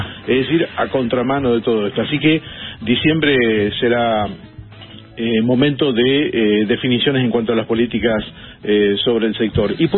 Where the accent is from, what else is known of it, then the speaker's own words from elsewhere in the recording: Villa Ocampo, Santa Fe, Argentina; born there; hoy está cumpliendo 143 años la ciudad de Villa Ocampo, en el norte de Santa Fe, mi ciudad natal